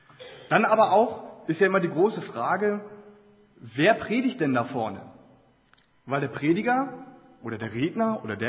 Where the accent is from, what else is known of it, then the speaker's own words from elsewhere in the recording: Northern Germany, Germany; accent: Northern German; Ich bin ja aus Norddeutschland und das hört man vielleicht noch so ein bisschen so im Akzent. Und ich habe mich ja langsam so in Richtung Süden vorgearbeitet in Deutschland.